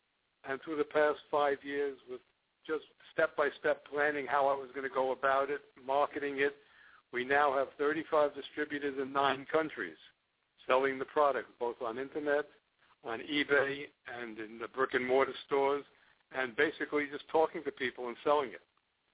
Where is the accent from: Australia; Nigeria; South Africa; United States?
United States; Miami, Florida; I'm from Miami, Florida, and my company is called Safeguard MediSystem, the key to life.